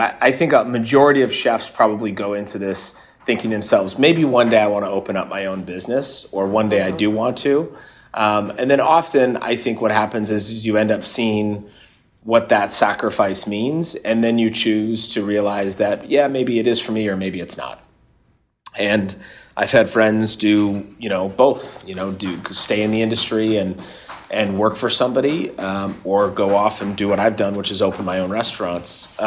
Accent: Los Angeles, California, United States; born there; I was born in Los Angeles, and I have a lot of Southern California connections.

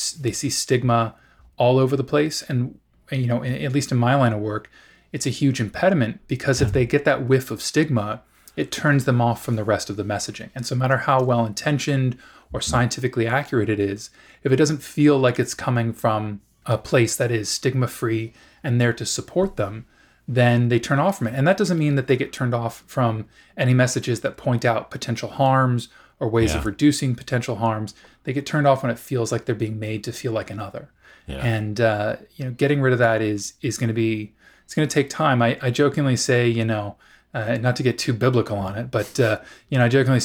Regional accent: Los Angeles, California, United States; there were times growing up in California, we were at this really interesting intersection

